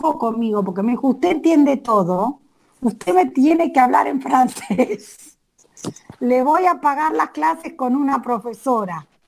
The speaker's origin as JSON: {"language": "Spanish", "country": "Argentina", "said": "Nosotros, viste, somos misteriosos, los argentinos o de este lado, pero un poco menos"}